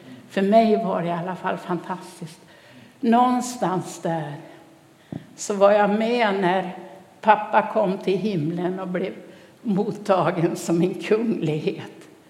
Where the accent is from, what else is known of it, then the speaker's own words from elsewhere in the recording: By, Dalarna County, Sweden; Jag kommer ju från södra Dalarna, en by som heter By. Och norr om det, i By växte jag upp